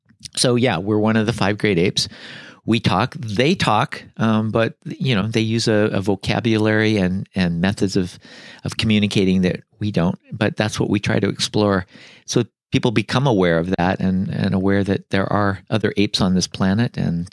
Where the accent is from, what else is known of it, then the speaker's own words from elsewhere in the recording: Washington, United States; I grew up near Seattle, Washington, and we lived just south of there, and there was a shopping mall near Tacoma, Washington